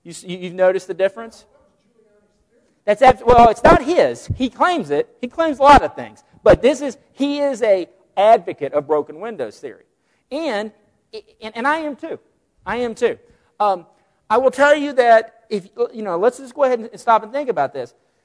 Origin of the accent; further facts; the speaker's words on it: Vernon, Texas, United States; I remember in my hometown, they used to refer to it as the flats. Have no clue why. In Vernon, Texas, every damn thing's flat, okay?